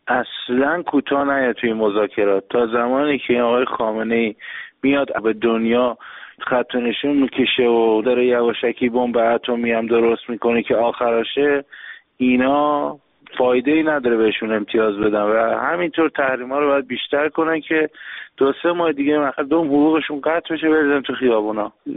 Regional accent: Iran; به عنوان یه ایرانی ساکن ایران

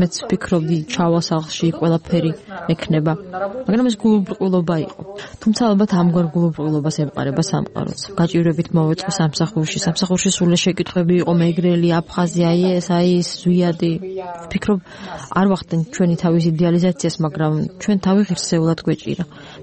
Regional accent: Abkhazia, Georgia; რომ მე აფხაზი ვიყავი … მაგრამ ისინი მიხვდნენ, რომ აფხაზი ვარ

